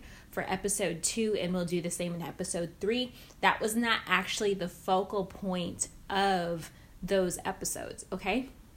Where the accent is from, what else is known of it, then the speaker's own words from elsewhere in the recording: Iowa, United States; born there; Now, I'm an American. I was born in Iowa. I'm about as American as they come, okay?